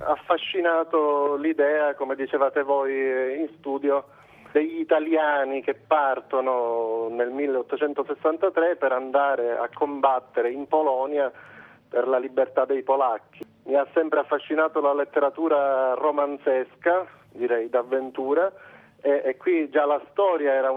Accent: Sicily, Italy; io sono siciliano, quindi il siciliano è quasi condannato a portarsi dietro sempre la sua terra, quindi anche se mi sono trasferito in Polonia

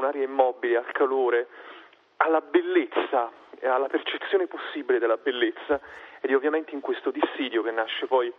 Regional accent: Naples, Campania, Italy; scrivere dei luoghi in cui io sono nato a Napoli e vivo a Napoli

